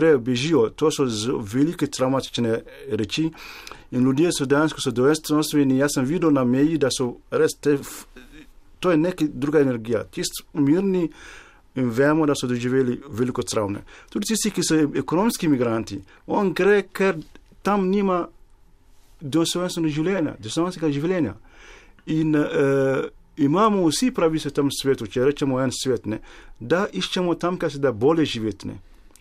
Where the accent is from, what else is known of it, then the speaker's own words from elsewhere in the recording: Mali; Slovenian is a second language; now in Slovenia; jaz sem iz Malija in sem tukaj, ne?